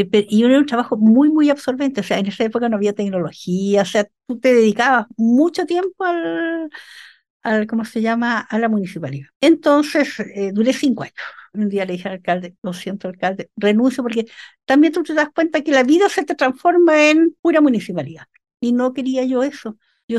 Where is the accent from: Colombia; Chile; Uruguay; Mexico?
Chile; Osorno, Los Lagos; así que me vine a mi terruño, feliz. Desde ahí estoy en Osorno.